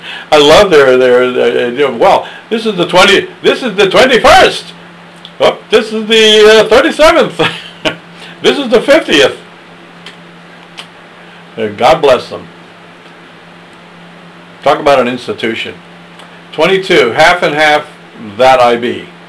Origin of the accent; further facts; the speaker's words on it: Ireland; You'd never guess that I'm Irish, would you?